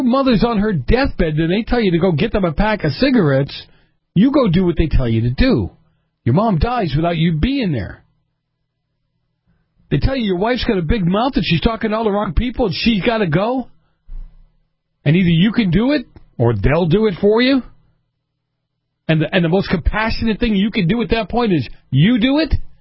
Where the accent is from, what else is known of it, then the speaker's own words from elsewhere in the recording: Boston, Massachusetts, United States; I grew up in Boston at a time when the mafia was very active in the north end of Boston.